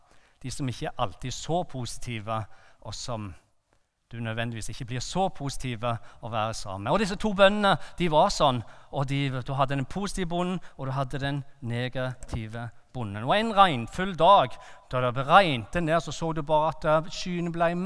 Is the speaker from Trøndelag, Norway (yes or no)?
no; Bryne, Rogaland, Norway; also born or lived in Lyngdal; jeg er oppvokst på Bryne og på Jæren, og derav den uforståelige dialekten. Det har jeg hørt i 8,5 år i Lyngdal, at jeg må jobbe med dialekten min